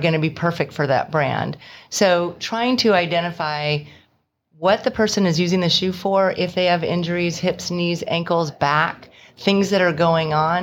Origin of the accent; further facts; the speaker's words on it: Naperville, Illinois, United States; now in Ridgefield, United States; I came from Naperville, Illinois, which were Naperville Running Company, a great running store that has incredible community and really was my sort of family. I came to Ridgefield and there was nothing there.